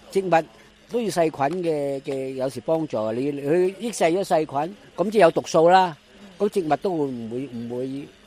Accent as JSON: {"language": "Cantonese", "country": "Hong Kong", "said": "嗰啲嘅系我哋香港人咧百几年来聚积嘅精神同埋结晶嚟嘅"}